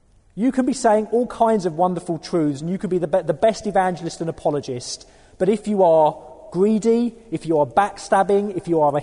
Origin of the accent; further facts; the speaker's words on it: Southend-on-Sea, East of England, United Kingdom; I'm originally from Southend-on-Sea, nearby here, and it's really good to be here.